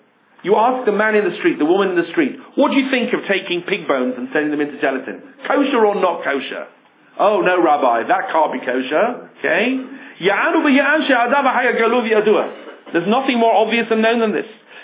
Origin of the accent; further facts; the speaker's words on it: England, United Kingdom; Maybe just because I'm English, I'm interested in these things.